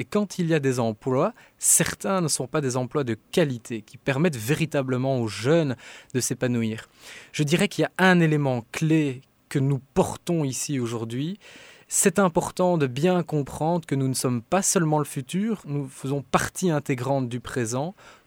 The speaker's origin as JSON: {"language": "French", "country": "Belgium", "said": "avec des connaissances qui nous permettent en tant que Belges de faire deux choses."}